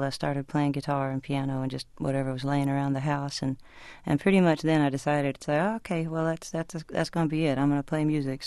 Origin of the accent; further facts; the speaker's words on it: Texas, United States; Well, it's a funny thing. Growing up in Texas, you know, if you're a girl, you pretty much learn that you sing … songs to yourself in private.